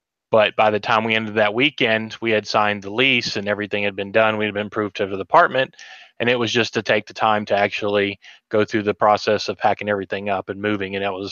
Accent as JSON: {"language": "English", "region": "Georgia", "country": "United States", "tie": "born or raised there", "also_born_or_lived": "Miami, United States / Maryland, United States", "moved": "yes", "said": "I've lived in several different places. Georgia, I was born in Georgia, moved to Maryland 2008. But when I was a kid, I lived in Miami for a bit. but most of my life was in Georgia."}